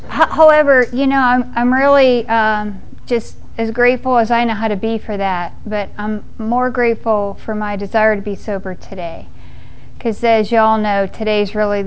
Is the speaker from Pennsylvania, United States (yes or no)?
yes; Pittsburgh, Pennsylvania, United States; I grew up in Pittsburgh, back when it really was the Steel City. You know, there it was primarily a blue-collar town.